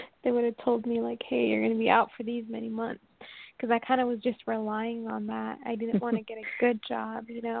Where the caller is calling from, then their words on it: Washington, United States; I'm calling from Washington State